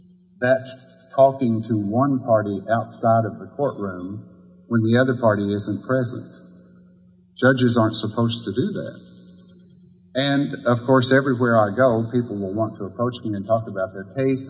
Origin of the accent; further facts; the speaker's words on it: Kentucky, United States; I was born and raised in Wolf County. I graduated from Wolf County High School.